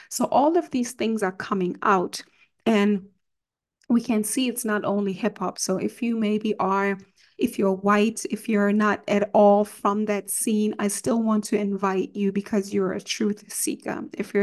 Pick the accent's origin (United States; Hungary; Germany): Germany; Even though I was like, I grew up in Germany, I really was more around the black and brown people, hip hop, and yeah, hip hop, R&B, creative scene.